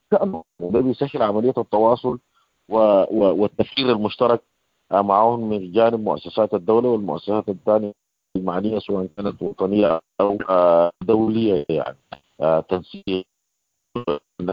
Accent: Sudan; الانتهاكات الحاصلة عندنا في السودان والكم الهائل من الضحايا

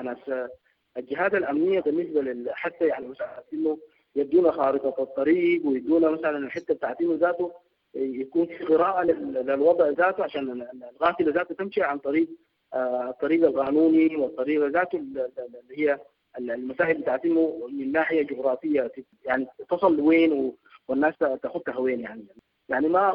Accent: Khartoum, Sudan; نحن تربينا في الخرطوم يعني في الامتداد، فبنلقى الجارين باليمين والجارين بالشمال كل واحد من قبيله.

